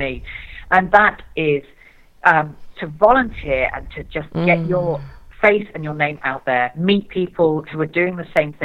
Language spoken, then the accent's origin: English; East Midlands, United Kingdom; So I'm from Lincolnshire, which is in the kind of middle of England